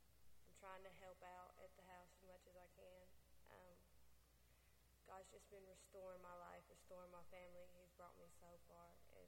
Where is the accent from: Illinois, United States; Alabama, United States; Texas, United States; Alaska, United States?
Alabama, United States; Boaz; I grew up in Boaz, Alabama